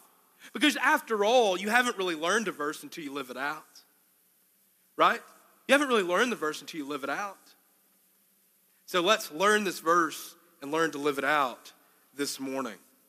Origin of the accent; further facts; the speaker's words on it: Arkansas, United States; I'm from Arkansas. We know about hog farms, you know, Woo Pig Suey, right?